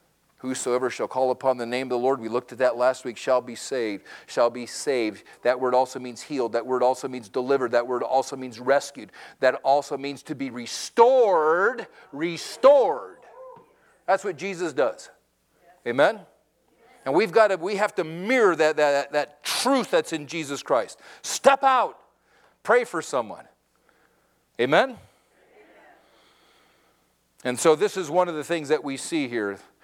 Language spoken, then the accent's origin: English; California, United States; I'm from Southern California. I know that area of Malibu.